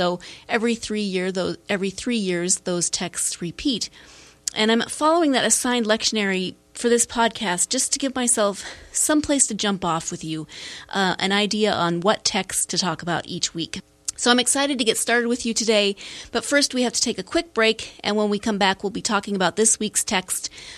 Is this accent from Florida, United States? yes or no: no; Montana, United States; also born or lived in California / Pennsylvania / Texas; I grew up in Montana. I am the youngest of three children, and I moved to California for seminary, back to Montana for my first call in a church in Missoula, Montana, and then back to California for my second call.